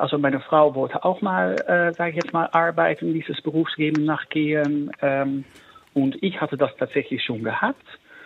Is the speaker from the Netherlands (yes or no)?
yes; Netherlands; now in Germany; Ich komme aus den Niederlanden, das ist schon ein bisschen anders als hier